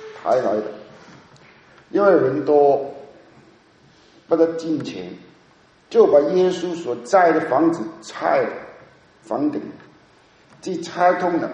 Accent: Hong Kong; Chinese is a second language; 因为我是香港来的啊，所以你也一样，你知道我已经有两年没有用普通话讲道了，在香港讲道是讲粤语的嘛

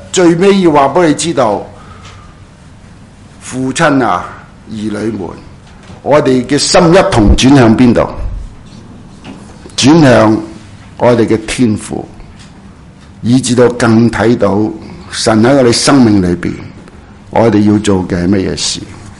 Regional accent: China; 都似我哋中国人啊

